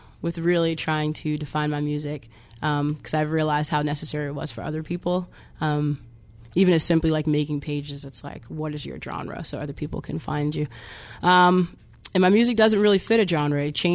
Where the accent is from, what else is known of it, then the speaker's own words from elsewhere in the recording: New York, United States; now in Virginia, United States; Yeah, it was quite the transition because I was raised in New York, and my family, my mother specifically, we moved down to Virginia to be closer to my grandparents in a very, very small rural town that was not very accepting.